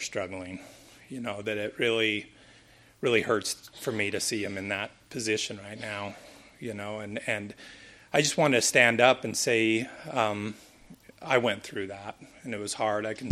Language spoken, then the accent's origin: English; Pleasant Grove, Utah, United States; I'm from Pleasant Grove. I like to say that I'm from the compound down in Utah County.